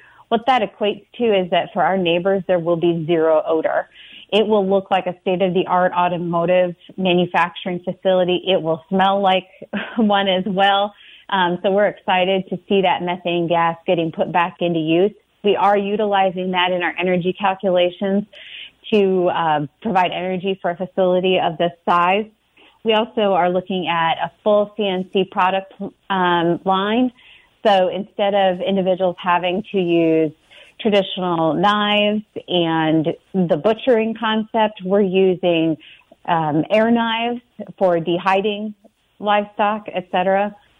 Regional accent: South Dakota, United States; You know, I grew up in South Dakota, and Western South Dakota is home to me.

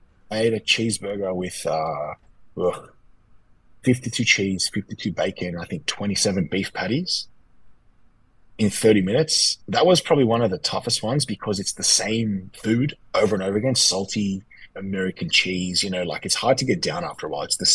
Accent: Australia; I grew up in Australia.

